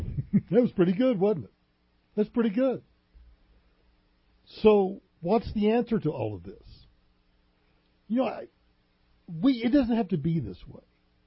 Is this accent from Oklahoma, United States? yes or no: yes; Oklahoma, United States; That's when my parents were involved in a gubernatorial race where I grew up in Oklahoma